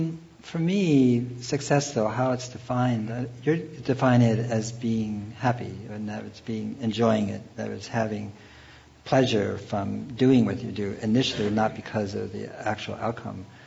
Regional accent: Berkeley, California, United States; I grew up in Berkeley, the only one of two communist towns in the United States at that time.

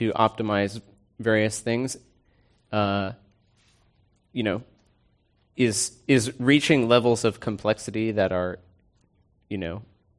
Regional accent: East Coast, United States; I'm from the East Coast

